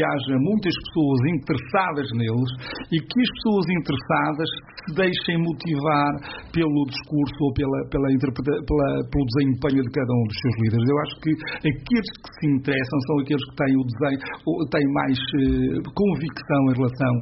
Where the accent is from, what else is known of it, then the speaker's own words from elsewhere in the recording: Aveiro, Centro, Portugal; Quer dizer, é irrelevante para nós que somos de Aveiro